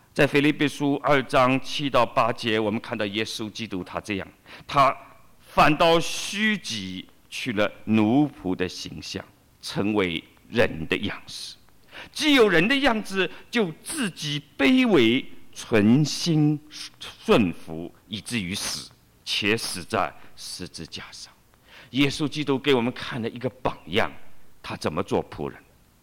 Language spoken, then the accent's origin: Chinese; China; now in United States; 我们中国人，包括我自己在内，有不少人是不大喜欢运动的